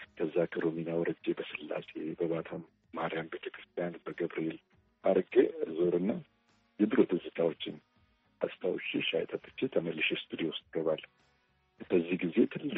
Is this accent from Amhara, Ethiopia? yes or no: no; Addis Ababa, Ethiopia; ከልጅነቴ የነበረውን የማውቀውን እኔ ሰፈሬ ደቡብ ቅራ የሚባለው ፊትበር አካባቢ የተወለድኩት ቤተመንግስት ስር